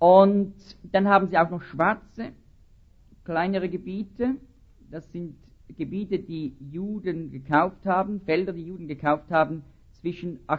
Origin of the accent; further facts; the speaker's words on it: Zurich, Switzerland; born there; In meiner geliebten Schweiz. Ich bin in Zürich geboren, meine Frau kommt von Basel her.